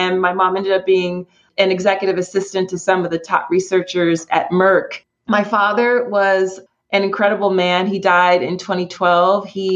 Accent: Philadelphia, Pennsylvania, United States; So I grew up in Philly, a real urban kid.

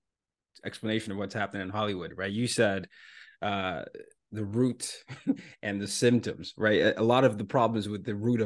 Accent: Nigeria; this is how I'm from Nigeria.

